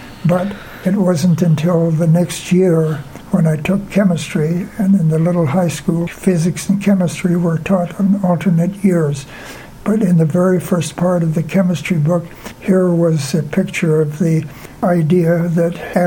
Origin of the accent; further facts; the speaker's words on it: Washington, United States; Well, I was born on a farm near Stanwood, Washington, a little town about 50 miles north of Seattle.